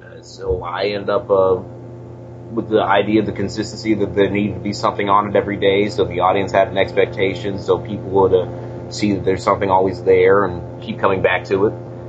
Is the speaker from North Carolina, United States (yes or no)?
no; San Antonio, Texas, United States; also born or lived in Atlanta, United States; I was coming back to San Antonio, where my hometown is, and I got involved with KRTU.